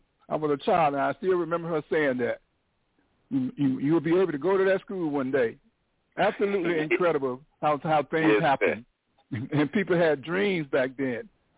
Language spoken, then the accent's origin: English; Auburn, Alabama, United States; also born or lived in Tuskegee; I was born in Tuskegee, but I wasn't from Tuskegee. I was from a small town called Auburn, Alabama, maybe about 12 miles northeast of Tuskegee, most of a Caucasian town.